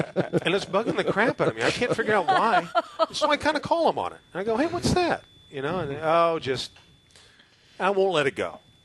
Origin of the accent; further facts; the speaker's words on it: Kansas City, United States; But the worst one ever was back in my hometown. I was in Kansas City like 10 years ago